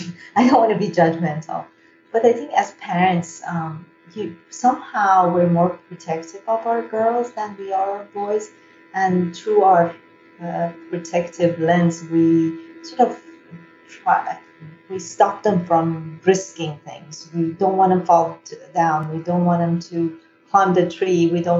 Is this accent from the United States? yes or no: no; Iran; I was born in Iran and grew up in Iran.